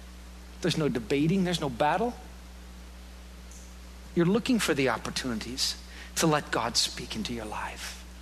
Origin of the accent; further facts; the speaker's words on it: Iowa, United States; I'm from Iowa. I'm just a farm kid from Iowa.